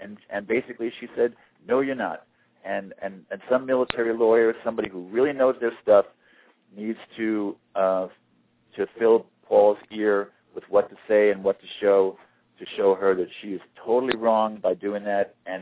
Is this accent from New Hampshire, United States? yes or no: no; Long Island, New York, United States; also born or lived in Brooklyn; now in Oregon, United States; I was born in Brooklyn. And grew up in Long Island, so I even though I live in Oregon, I have to relate to New York.